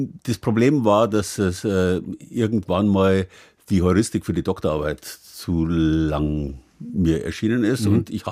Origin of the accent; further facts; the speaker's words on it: Landshut, Bavaria, Germany; weil bayerisch zu reden, das haben alle Gymnasiallehrer bei uns so gemacht. Das war bei uns in Landshut damals noch üblich.